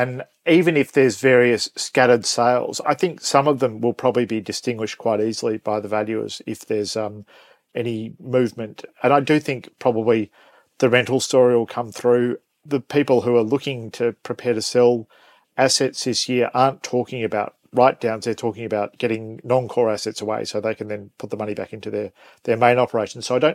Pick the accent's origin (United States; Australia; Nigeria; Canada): Australia; Melbourne, Victoria; I grew up in Melbourne, and it does take me back a little bit to the 90s